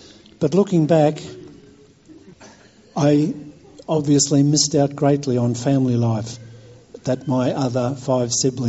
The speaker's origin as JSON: {"language": "English", "region": "Victoria", "country": "Australia", "tie": "born or raised there", "also_born_or_lived": "Ballarat", "said": "I was born in Ballarat. over in Victoria. I went to school in Melbourne and Geelong. Mum was Irish, and with Dad, they were very, very good Catholics."}